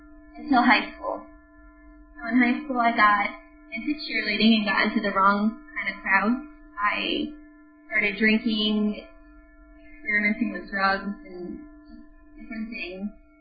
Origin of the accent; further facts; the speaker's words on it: Sarasota, Florida, United States; also born or lived in Riverview; I'm from Riverview, Florida, which is in the Tampa Bay area. I was actually raised in Sarasota, Florida, born and raised my entire life.